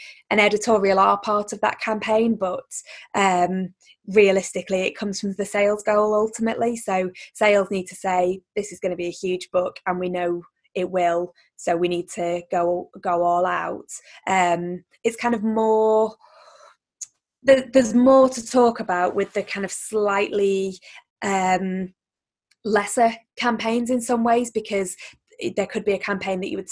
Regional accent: Stalybridge, North West England, United Kingdom; So I'm from Staleybridge, which is about 8 miles outside of Manchester.

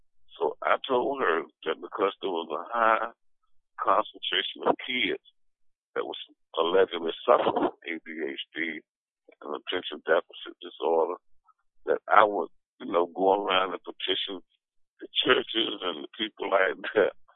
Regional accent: Norfolk, Virginia, United States; When they found out I came from Norfolk, Virginia, they were astonished

